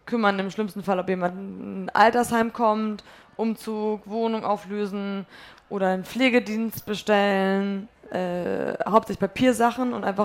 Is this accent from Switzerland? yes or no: no; Poland; now in Germany; Und bei uns in Polen ist es ja auch so, wir leben mit den Großeltern dann zusammen im Haus. Man lebt in 4-Generationen-Haushalten so oft. Und das ist so eine Sache, die mir in Deutschland ein bisschen fehlt